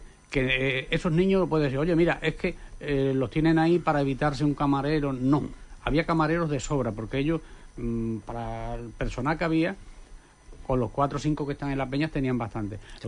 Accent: Santa Bárbara, Andalusia, Spain; a mí me encantaría que fuera de mi pueblo, pero si no puede ser de Santa Bárbara, pues otro.

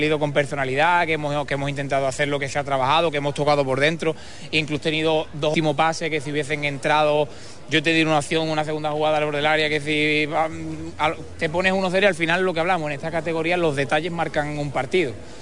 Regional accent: Poland; Spanish is a second language; Jugar aquí en mi casa, ¿no? En mi tierra, estaba muchísima gente de mi familia

